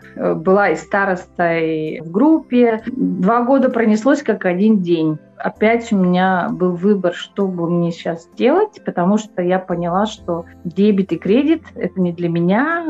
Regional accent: Pokrovsk, Sakha Republic, Russia; Я родилась в Покровске. У меня родители, так получилось, что и все родственники учителя. Я учитель в третьем поколении. Закончила я тоже школу в Покровске.

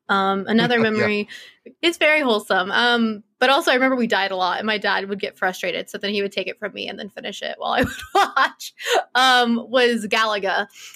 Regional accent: the Carolinas, United States; now in Austin, United States; I'm from the Carolinas originally, and it went away.

